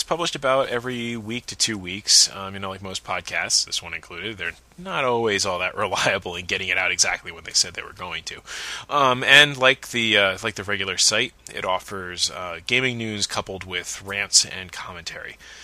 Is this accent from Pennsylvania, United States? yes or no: yes; Easton, Pennsylvania, United States; Actually, I didn't find them in my own specific town of Easton, Pennsylvania, but I did find another one in the Lehigh Valley